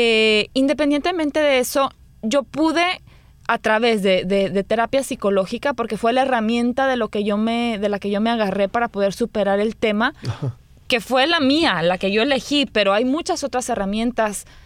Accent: Chihuahua, Mexico; born there; now in Monterrey, Mexico; Yo nací en Chihuahua, Chihuahua, México. vivo en Monterrey. Yo me fui a estudiar a Monterrey, me casé ya con un regiomontano, así les decimos a las personas que son de Monterrey

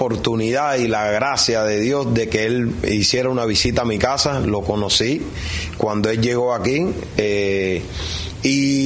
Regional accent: Cuba; como cubano

